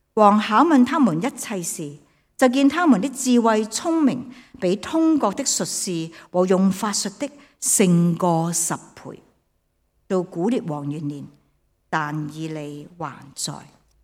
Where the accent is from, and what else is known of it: Hong Kong